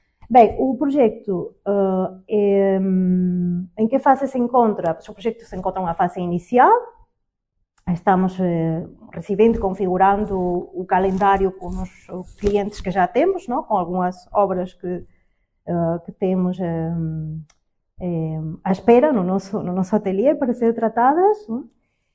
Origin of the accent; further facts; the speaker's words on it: Spain; accent: Spanish; Portuguese is a second language; moved away as an adult; now in Azores, Portugal; como penso que podem sentir pelo meu sotaque, eu não sou portuguesa, eu sou espanhola. E há alguns anos que resido já nos Açores